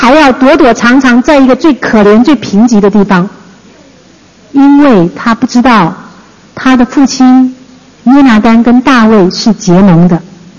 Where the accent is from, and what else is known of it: China